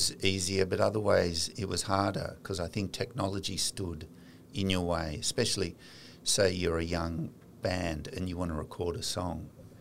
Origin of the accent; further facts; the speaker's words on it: Australia; being Australian, we don't know the rules